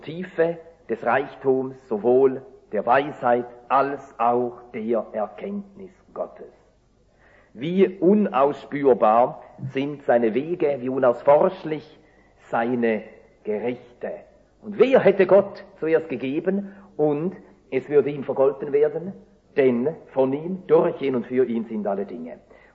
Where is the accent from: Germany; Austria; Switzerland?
Switzerland; Wie ihr meiner Sprache anhört, komme ich tatsächlich aus der Schweiz.